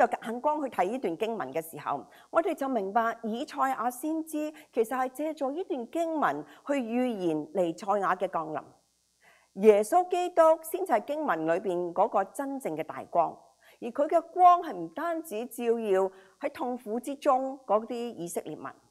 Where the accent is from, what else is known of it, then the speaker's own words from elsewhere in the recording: Hong Kong; now in Canada; 而我们的故乡香港也都不时被那些颜色的革命所笼罩住，引致到政局非常紧张，更加爆发了新一轮的移民潮。至于本土加拿大，就陷入一个很大的社会黑暗里面。